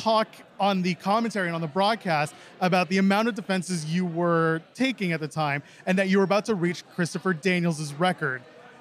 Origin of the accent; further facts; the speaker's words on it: Ottawa, Ontario, Canada; I grew up in Ottawa, Canada.